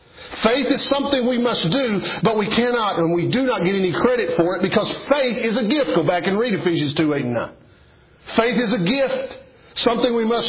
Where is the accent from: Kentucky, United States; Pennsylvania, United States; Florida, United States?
Kentucky, United States; Some of you may not know this about me, but I grew up in East Kentucky in the old regular Baptist tradition, similar to the primitive Baptists you'll see around here.